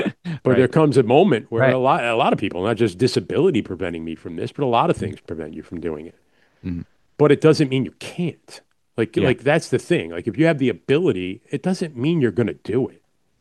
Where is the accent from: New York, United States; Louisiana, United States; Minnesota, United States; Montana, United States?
New York, United States; that's a kid growing up in New York, like 10 years, 12 years old, listening to Marv on the radio